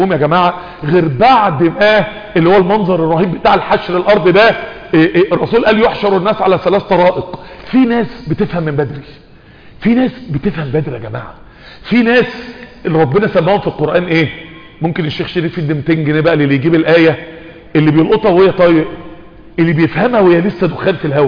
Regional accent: Mansoura, Dakahlia, Egypt; محمد واحمد دول عندنا في المنصوره

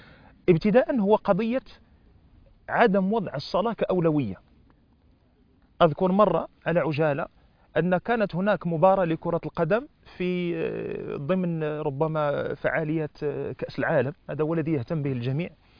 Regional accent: Morocco; ثم بعد ذلك عندنا في المغرب يرجعون إلى الطعام

